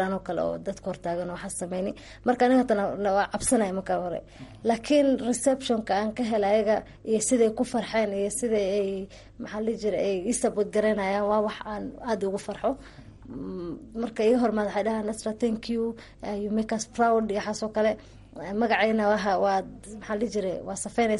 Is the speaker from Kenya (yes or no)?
yes; Nairobi, Kenya; Ana waxaan ku dhashay Nairobi. Nairobi aan ku dhashay Nairobi lagu kariyay laakiin aan wajir iyo garis meelahaas